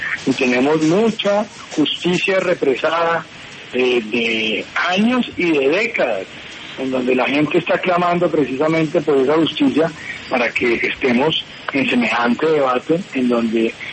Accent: Ibagué, Tolima, Colombia; born there; yo soy nacido en Ibagué, pero con vínculos con el Carmen de Apicalá toda la vida, porque mi mamá es del Carmen, mis abuelos son del Carmen

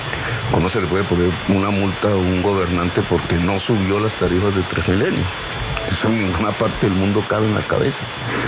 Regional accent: Colombia; Soy el colombiano en toda la historia de Colombia al cual le han puesto más multas.

